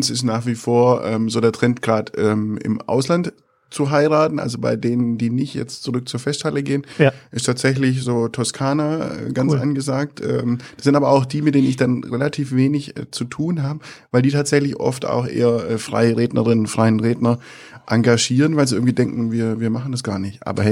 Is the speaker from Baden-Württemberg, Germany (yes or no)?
yes; Kirchheim unter Teck, Baden-Württemberg, Germany; kommt 3 Kilometer weiter von meiner Heimatstadt Kirchheim unter Teck entfernt